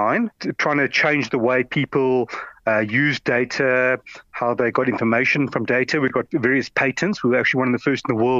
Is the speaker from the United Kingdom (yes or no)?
no; Johannesburg, Gauteng, South Africa; I'm from South Africa. I was born and raised in Johannesburg, educated in Johannesburg, and all my family are South Africans.